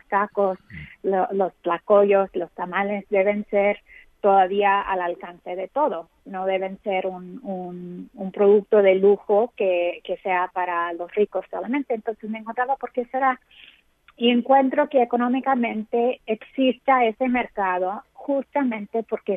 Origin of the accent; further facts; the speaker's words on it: California, United States; now in New York, United States; soy de California y cuando me mudé a Nueva York hace 25 años